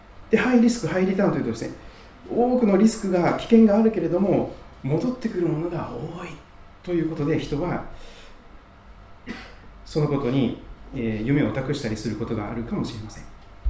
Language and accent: Japanese; Kochi, Japan; born there; 私四国の高知県の生まれですから地引き網をやったことがありますが、